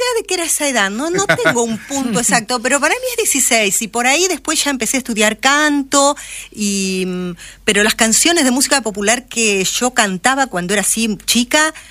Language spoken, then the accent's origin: Spanish; Avellaneda, Buenos Aires Province, Argentina; Viví por muchos lados de chica, en realidad, por cuestiones de laburo de mis padres, pero desde la escuela primaria, los últimos grados de la escuela primaria, ya viví en Avellaneda.